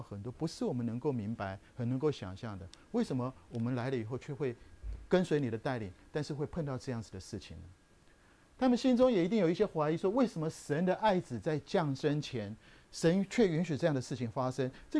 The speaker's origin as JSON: {"language": "Chinese", "country": "Taiwan", "said": "或是我们从台湾来叫做报户口"}